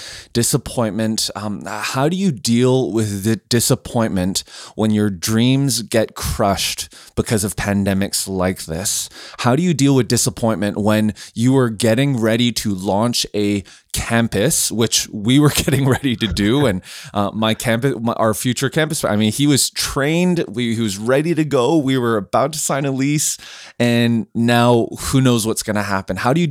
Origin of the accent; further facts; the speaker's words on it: Canada; because I'm Canadian, I immediately go to the French Canadian pronunciation of any last names like this.